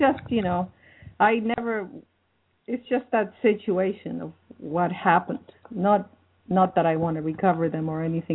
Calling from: Canada

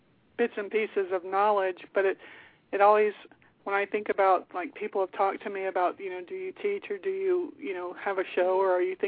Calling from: Maryland, United States; Maryland.

